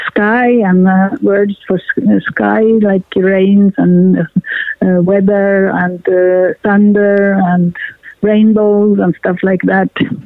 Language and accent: English; southwestern Sápmi, Norway; but I'm also in Sápmi, in the southwestern part of Sápmi. So I'm both from Norway and Sápmi. And I'm in my studio at the coast by the ocean.